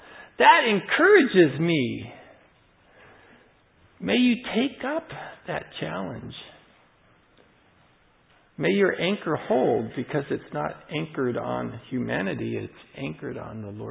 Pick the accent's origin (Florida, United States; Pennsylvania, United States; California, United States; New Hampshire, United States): California, United States; I was born in Southern California, in San Diego. That's where I was born. Didn't grow up right in San Diego, but in the vicinity.